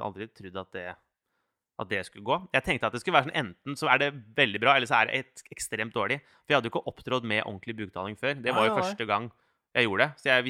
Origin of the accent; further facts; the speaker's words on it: Notodden, Vestfold og Telemark, Norway; for jeg er fra Notodden, som er sånn ikke veldig stort sted. 15 000 innbyggere eller noe.